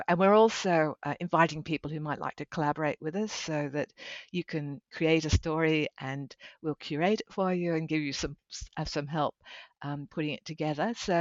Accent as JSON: {"language": "English", "town": "Bristol", "region": "South West England", "country": "United Kingdom", "said": "because we're from Bristol"}